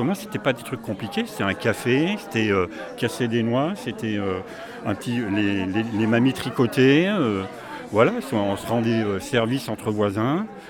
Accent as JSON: {"language": "French", "town": "La Chapelle-en-Vercors", "region": "Auvergne-Rhône-Alpes", "country": "France", "said": "Moi je viens de la Chapelle en Vercors."}